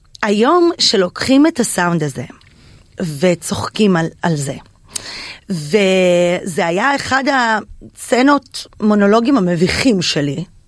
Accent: Los Angeles, California, United States; זאת אומרת שיום לפני, היא ב-LA, שזה הבית שלי. גדלתי שם 20 שנה.

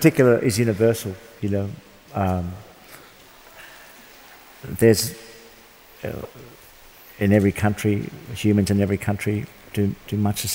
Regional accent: Melbourne, Victoria, Australia; my hometown in Melbourne

